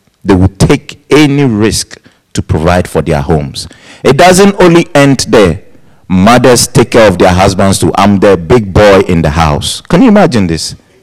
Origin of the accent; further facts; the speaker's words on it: Ghana; now in United States; When I was growing up in Ghana, it wasn't like that. You have to pay for your education.